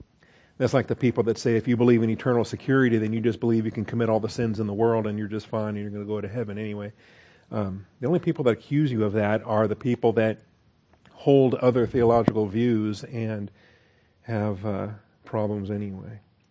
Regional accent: Pacific Northwest, United States; I grew up in the Northwest, and so we had a bunch of totem poles out there with the Native Americans in Washington and Oregon.

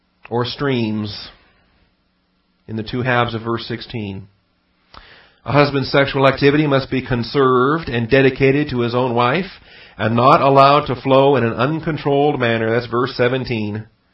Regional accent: Washington, United States; now in Texas, United States; One of the blessings we have, of course, I grew up in Washington State, and most of our, in fact, our state is virtually powered by hydroelectric power.

